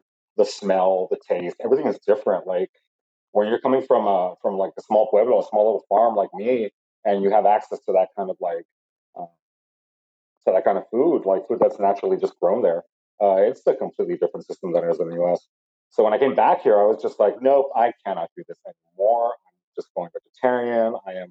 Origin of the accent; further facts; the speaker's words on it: United States; being like an American, being a child, basically